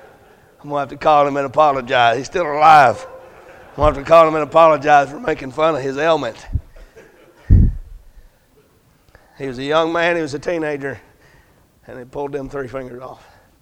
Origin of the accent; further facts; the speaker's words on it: Dalton, Georgia, United States; Because I'm from Dalton, Georgia. And Dalton, Georgia is the what? Carpet capital of the world.